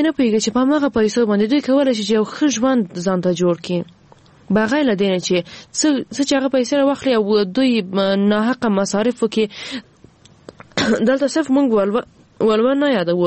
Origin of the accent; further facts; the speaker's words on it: Afghanistan; ځکه زه هم د افغانستان یو وګړی یم